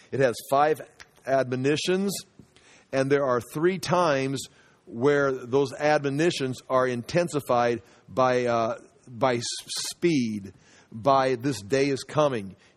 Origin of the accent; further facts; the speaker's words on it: United States; I'm an American. It's like, I've grown up here. I live here. I do work here. I do business here. I pay taxes here.